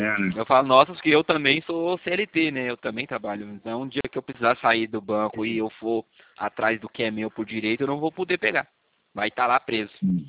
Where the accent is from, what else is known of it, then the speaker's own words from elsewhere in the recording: São José dos Campos, São Paulo, Brazil; Eu sou aqui de São José dos Campos.